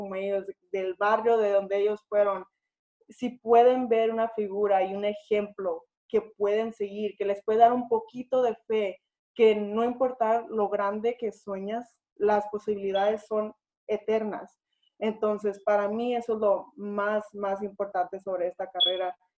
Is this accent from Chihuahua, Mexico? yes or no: yes; Ciudad Juárez, Chihuahua, Mexico; Yo soy de Ciudad Juárez, Chihuahua